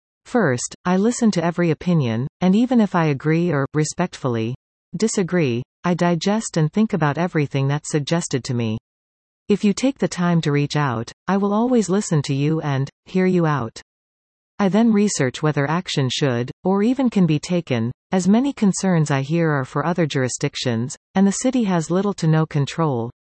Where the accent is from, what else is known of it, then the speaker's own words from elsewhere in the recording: Tottenham, Ontario, Canada; also born or lived in Ottawa / Montreal / United Kingdom; now in Cambridge, Canada; I grew up in Tottenham, a small farming town of 5,000 people, where the primary industries were farming, agriculture, or auto assembly at the Honda manufacturing plant in Alliston.